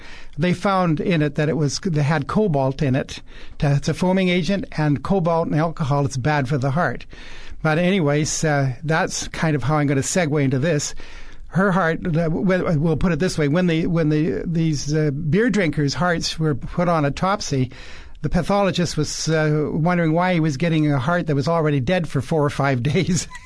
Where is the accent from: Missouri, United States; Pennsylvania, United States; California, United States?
Missouri, United States; but I'm from Missouri. You got to show me.